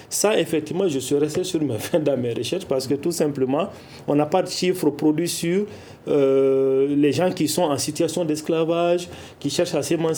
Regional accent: Mali; Il y a un type d'esclavage domestique qu'on a ici chez nous au Mali.

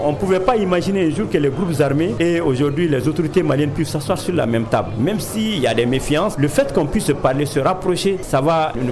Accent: Mali; moi-même je suis du Nord.

